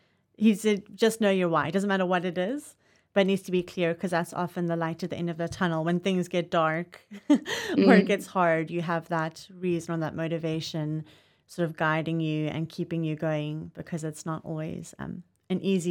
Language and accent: English; South Africa; I'm South African, and so this is my bias